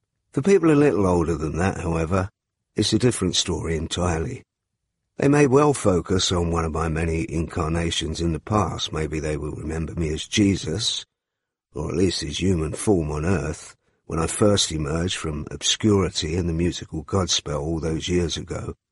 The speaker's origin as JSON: {"language": "English", "country": "United Kingdom", "said": "I guess I must be lucky I'm British then"}